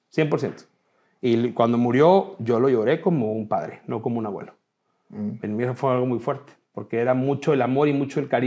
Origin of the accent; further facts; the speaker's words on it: Chihuahua, Mexico; also born or lived in Tapachula; Pero mi familia es de Chihuahua. Entonces yo al poco tiempo, muy pequeño, regresé a Chihuahua. Dicen que la cabra siempre tira pa'l monte. Y aquí me establecí. De aquí soy.